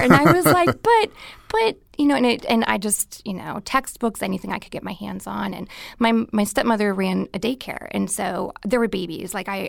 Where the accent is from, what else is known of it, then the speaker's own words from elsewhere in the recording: Minnesota, United States; I was born and raised in Minnesota. I have a huge family. I have three brothers and three sisters.